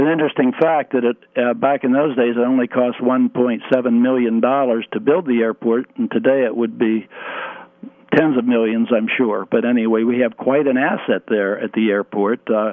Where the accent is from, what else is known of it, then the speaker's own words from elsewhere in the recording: Maryland, United States; also born or lived in Pittsburgh, United States; I'm originally from Maryland. Spent the last 30 years before coming here 10 years ago in the Pittsburgh area.